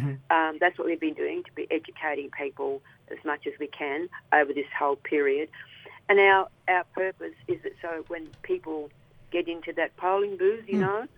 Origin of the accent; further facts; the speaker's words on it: Darwin, Northern Territory, Australia; now in Brisbane, Australia; My country is Dadaoo country, and I grew up and on Larrakia country in Darwin.